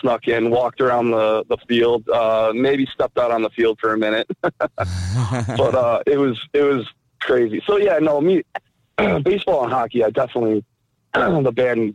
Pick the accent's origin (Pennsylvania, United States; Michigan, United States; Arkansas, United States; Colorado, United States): Michigan, United States; Mount Clemens; Honestly, I grew up in Mount Clemens area, and, I grew up, I got 2 sisters and my mom and dad, and we ran our own business.